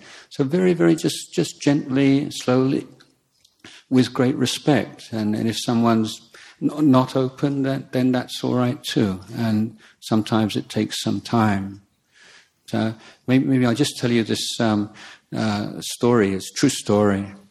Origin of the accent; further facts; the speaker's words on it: England, United Kingdom; You know, this is my frustration in growing up in England or something